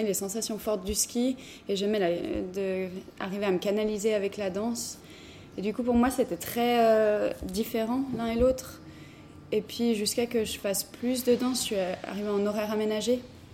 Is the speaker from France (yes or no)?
yes; France; now in Geneva, Switzerland; je suis danseuse et chorégraphe basée à Genève. Je suis française à la base.